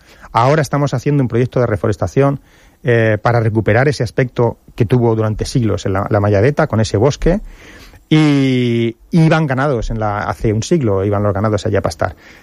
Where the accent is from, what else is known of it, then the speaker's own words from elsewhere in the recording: Petrer, Valencian Community, Spain; Yo soy de Petrer, en mi pueblo se va a un sitio que se llama El Arenal